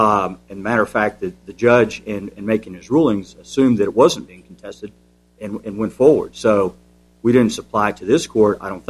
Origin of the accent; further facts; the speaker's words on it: Charleston, West Virginia, United States; I'm an attorney from Charleston, West Virginia